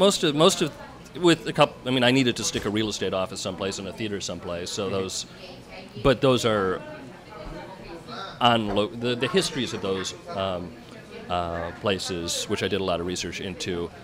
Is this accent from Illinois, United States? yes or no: yes; Chicago, Illinois, United States; I'm from Chicago, they're not from New York